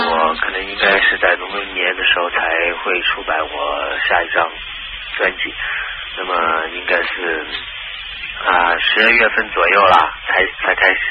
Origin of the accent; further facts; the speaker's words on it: Hong Kong; 好像我们香港人吃啊那些都很重的嘛